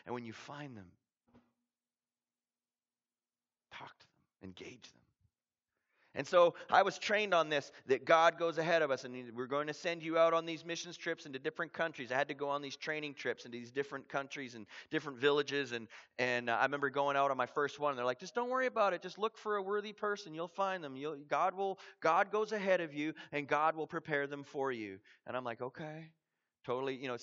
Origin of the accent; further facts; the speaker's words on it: Canada; I'm from Canada.